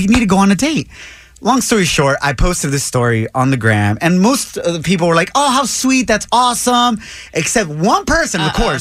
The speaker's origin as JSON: {"language": "English", "town": "Ocotlán", "region": "Jalisco", "country": "Mexico", "tie": "born or raised there", "lives_now": "United States", "said": "They're out of Guadalajara, Jalisco, which is about an hour away from my hometown of Ocotlán."}